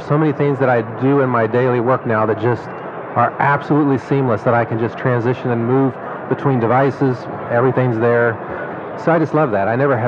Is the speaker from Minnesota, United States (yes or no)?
no; Ohio, United States; No, I'm from Ohio.